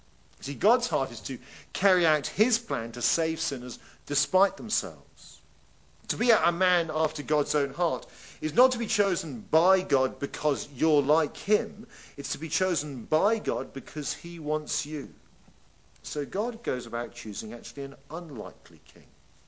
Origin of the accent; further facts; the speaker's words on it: England, United Kingdom; I'm sorry, but I'm English, I don't know.